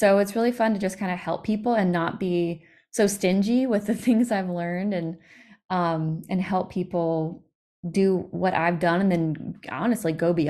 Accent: Alabama, United States; also born or lived in New York City; now in Lookout Mountain, United States; I live in Lookout Mountain, Georgia, with my husband, Luke. I'm originally from South Alabama and went to school at Auburn, actually studied PR.

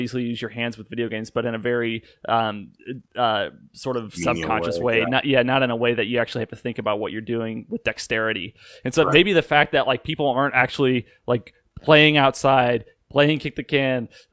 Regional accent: Bloomington, Illinois, United States; Yeah, man, I grew up in Bloomington, Illinois, so I know what the fuck kick the can is

